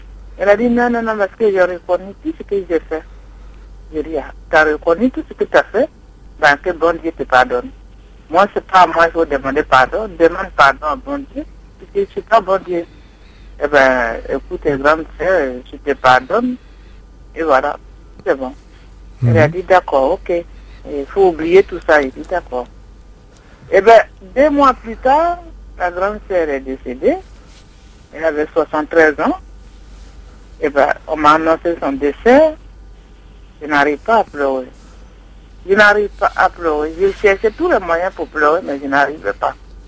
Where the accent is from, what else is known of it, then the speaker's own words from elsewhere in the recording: Côte d’Ivoire; now in France; J'ai quitté Côte d'Ivoire en 85, je suis venue en France.